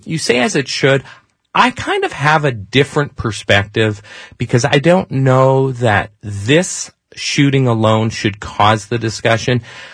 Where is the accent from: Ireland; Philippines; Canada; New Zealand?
Canada; now in United States; I'm from Canada. It's very different in Canada.